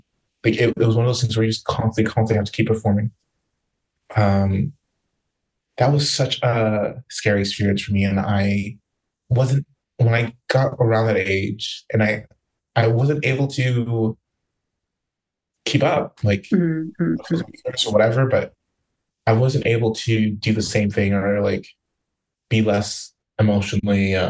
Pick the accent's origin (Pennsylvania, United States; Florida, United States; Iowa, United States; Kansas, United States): Florida, United States; West Palm Beach; I grew up in West Palm Beach, in a particular neighborhood where like they were dying quite quickly.